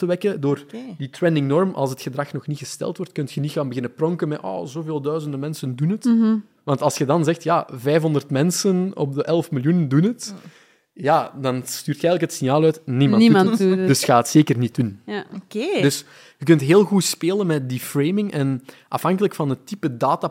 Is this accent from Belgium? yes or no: yes; Belgium; we zijn, zeker als Belgen, zijn vrij conservatief, we zijn risico-avers en ambiguïteits-avers.